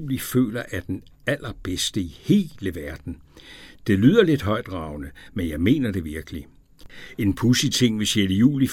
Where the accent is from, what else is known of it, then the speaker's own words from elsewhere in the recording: Fredericia, Region of Southern Denmark, Denmark; lige så glade er vi som fredericianere for 6. juli.